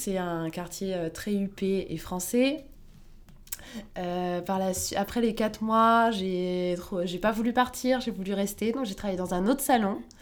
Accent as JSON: {"language": "French", "region": "Normandy", "country": "France", "said": "Alors, moi je suis originaire de Normandie."}